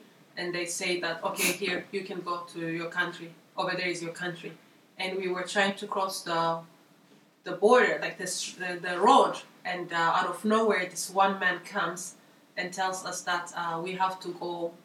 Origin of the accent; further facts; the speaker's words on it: Ethiopia; English is a second language; We're from Ethiopia too.